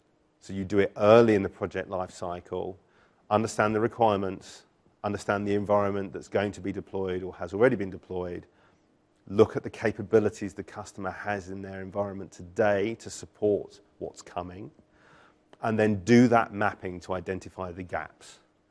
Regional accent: United Kingdom; I'm British, so this is excited as I get

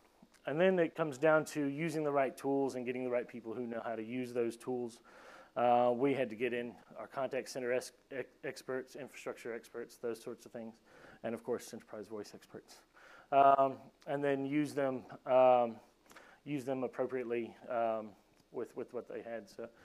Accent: United States; So myself as an American, we kind of joke often about that.

